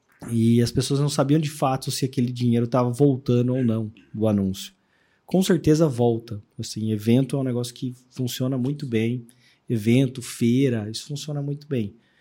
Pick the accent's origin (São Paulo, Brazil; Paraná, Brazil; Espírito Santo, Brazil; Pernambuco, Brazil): São Paulo, Brazil; a gente estava aqui no interior de São Paulo, né? Também sou caipira.